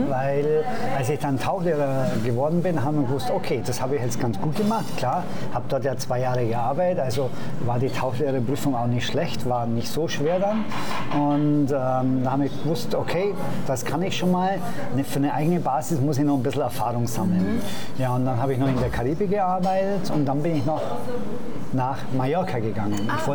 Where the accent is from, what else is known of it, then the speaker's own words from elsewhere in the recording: Augsburg, Bavaria, Germany; Ja, in meiner Heimatstadt in Augsburg.